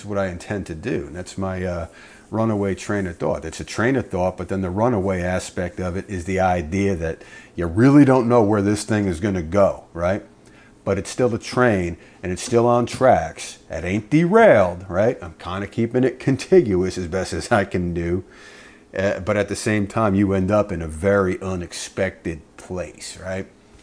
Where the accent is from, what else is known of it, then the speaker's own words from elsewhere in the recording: New Jersey, United States; also born or lived in Georgia / Tennessee; now in Texas, United States; I come originally from New Jersey, and I've gotten to Texas by way of Georgia, Tennessee